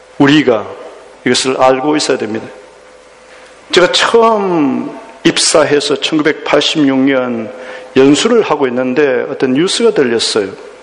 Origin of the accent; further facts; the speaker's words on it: South Korea; now in New Zealand; 우리는 한국 사람입니다.